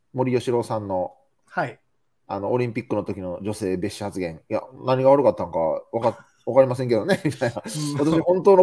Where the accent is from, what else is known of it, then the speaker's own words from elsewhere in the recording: Nara, Japan; 僕の地元でもあり